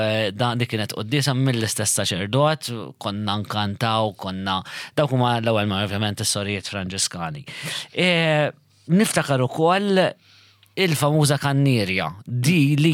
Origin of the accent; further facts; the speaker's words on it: Rabat, Western Region, Malta; Jiena mir-Rabat.